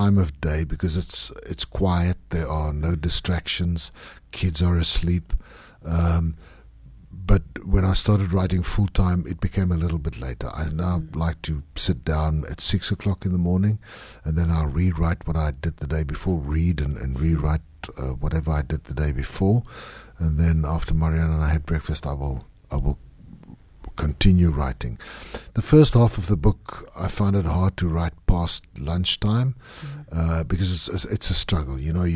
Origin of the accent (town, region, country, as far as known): Klerksdorp, North West, South Africa; born or raised there